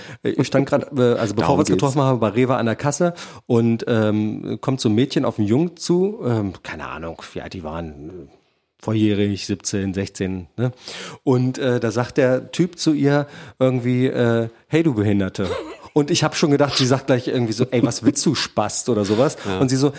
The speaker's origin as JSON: {"language": "German", "town": "Braunschweig", "region": "Lower Saxony", "country": "Germany", "said": "wir kommen ja aus Braunschweig und aus dem Ghetto, aus der Weststadt."}